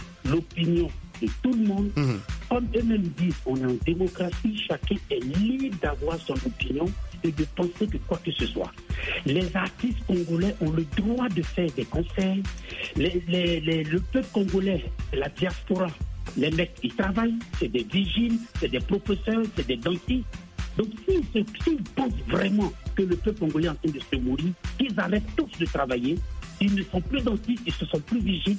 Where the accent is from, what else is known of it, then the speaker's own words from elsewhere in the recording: Côte d’Ivoire; La Côte d'Ivoire, dont je suis ivoirien, a ses problèmes politiques.